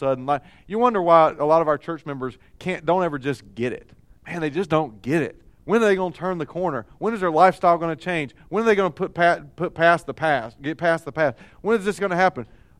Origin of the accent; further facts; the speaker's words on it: Oklahoma, United States; growing up in the South, you know, and I don't know if Oklahoma officially qualifies by the Mason-Dixon line measurements or those types of things